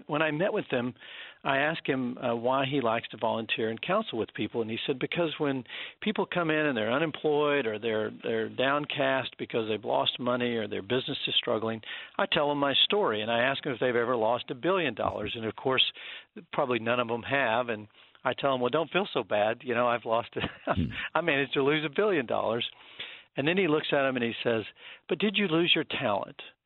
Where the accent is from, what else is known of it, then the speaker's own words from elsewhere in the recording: Texas, United States; I grew up in Texas, where my father runs an exploration company